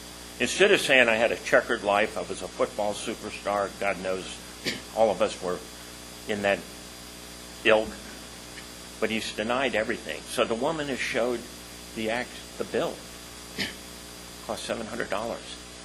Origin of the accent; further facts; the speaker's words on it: Arizona, United States; So I'm going to start with my home state of Arizona.